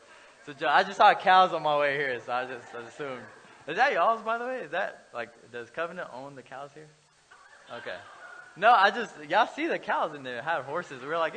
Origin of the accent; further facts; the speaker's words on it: Dallas, Texas, United States; I'm also from Dallas, so it's like Dallas, if you say crap, you're excommunicated from the church.